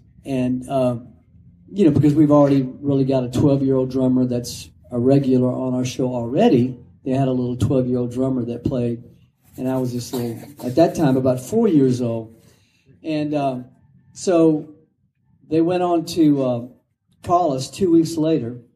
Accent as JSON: {"language": "English", "town": "Lafayette", "region": "Louisiana", "country": "United States", "tie": "born or raised there", "also_born_or_lived": "Bunkie", "said": "how I got to be on that show is I was raised in South Louisiana … And I started playing the drums when I was 2 years old."}